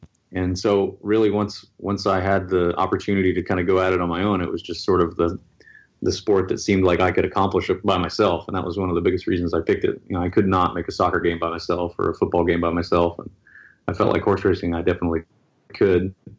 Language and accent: English; Tennessee, United States; I grew up in Tennessee, and I didn't watch horse racing or care about it at all.